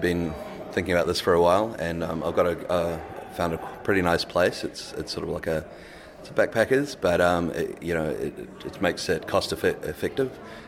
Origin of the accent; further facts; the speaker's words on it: New Zealand; it's the first time a major Drupal event has been hosted in my hometown. If you're keen to check out New Zealand